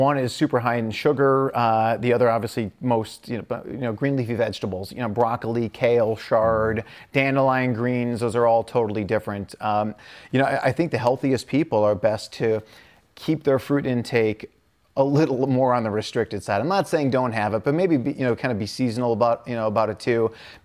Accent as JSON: {"language": "English", "region": "Midwest", "country": "United States", "tie": "born or raised there", "said": "So I grew up in the Midwest."}